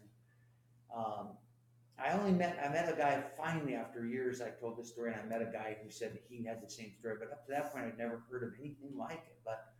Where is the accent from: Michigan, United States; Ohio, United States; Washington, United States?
Washington, United States; Ballard; I grew up in Ballard, and my family was, my stepdad was the town drunk in Ballard